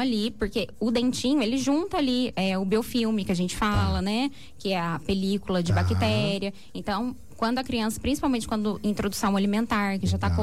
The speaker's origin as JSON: {"language": "Portuguese", "town": "Guaratinguetá", "region": "São Paulo", "country": "Brazil", "tie": "born or raised there", "said": "Sim, sou nascida e criada aqui."}